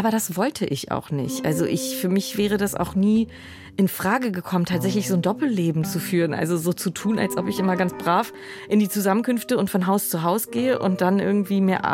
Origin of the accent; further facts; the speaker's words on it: Rhineland, Germany; ich bin ja im Rheinland groß geworden